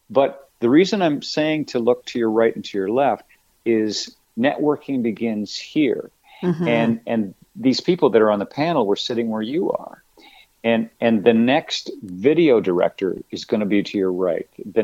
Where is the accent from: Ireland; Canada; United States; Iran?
Canada; Hanover, Ontario; I grew up in Hanover. And so I'm about to go off to college to study broadcasting, going to Kitchener.